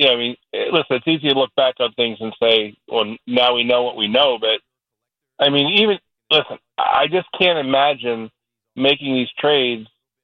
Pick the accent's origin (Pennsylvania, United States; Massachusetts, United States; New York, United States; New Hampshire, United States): New York, United States; I grew up in New York, so even though I'm a Celtics fan.